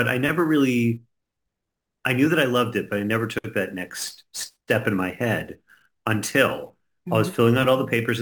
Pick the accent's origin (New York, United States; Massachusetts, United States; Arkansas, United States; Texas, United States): New York, United States; Setauket; I grew up in Setauket, Long Island. At Setauket School, there was an after-school program called musical play.